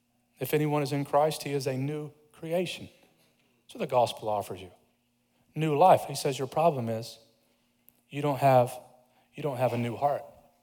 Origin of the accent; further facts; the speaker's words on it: Kentucky, United States; I grew up in Kentucky, but I don't have a lot of experience with riding horses.